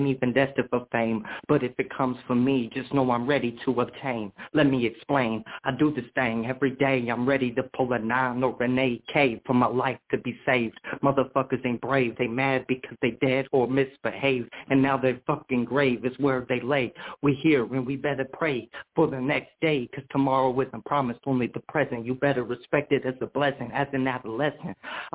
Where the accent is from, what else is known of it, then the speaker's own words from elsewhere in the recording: Washington, United States; now in Texas, United States; I'm from Washington State originally, but I've been in Texas since 2006.